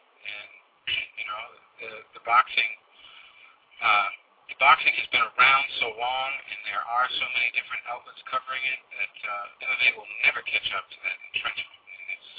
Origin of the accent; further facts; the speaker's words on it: Massachusetts, United States; I'm from Massachusetts, so it would be Peter McNeely.